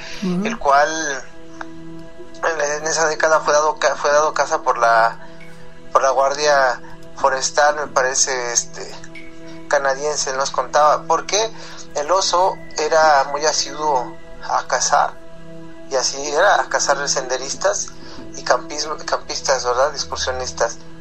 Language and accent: Spanish; Mexico City, Mexico; now in Zacatecas, Mexico; Hoy día vivo en Zacatecas, pero yo soy de Ciudad de México, nací y crecí allí.